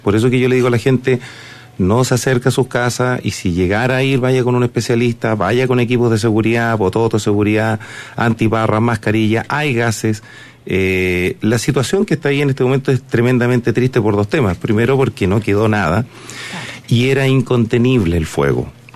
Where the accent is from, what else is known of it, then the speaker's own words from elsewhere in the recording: Viña del Mar, Valparaíso, Chile; Ahora, Valparaíso lo conozco muy bien, porque me crié muchos años en Viña.